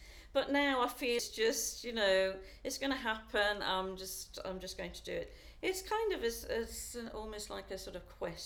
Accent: Gateshead, North East England, United Kingdom; I'm originally from the northeast, actually. I was brought up in Gateshead

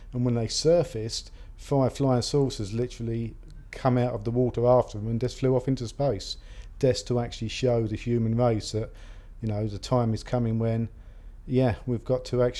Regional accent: London, United Kingdom; I'm from London, living in Holloway at the moment, and I'm 52 years old.

